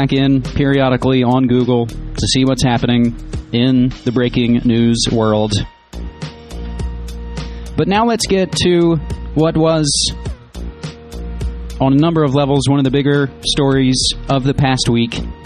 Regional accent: West Virginia, United States; this is of pretty fundamental importance to my home state of West Virginia.

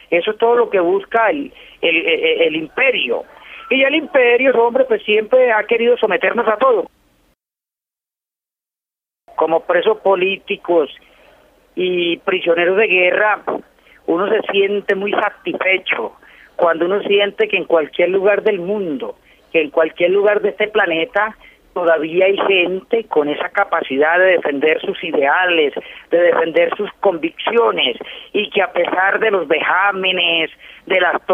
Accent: Colombia; Nosotros como colombianos estamos en contra de la extradición en todos los sentidos

